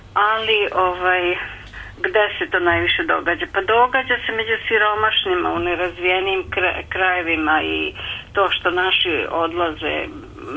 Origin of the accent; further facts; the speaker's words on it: Vojvodina, Serbia; mada i u Vojvodini, ja sam iz Rejna